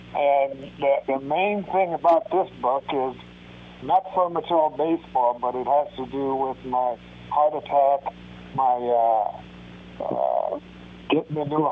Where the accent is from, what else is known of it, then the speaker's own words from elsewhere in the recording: Panama; You know, I grew up playing in Panama, but, yeah, it was tough back there.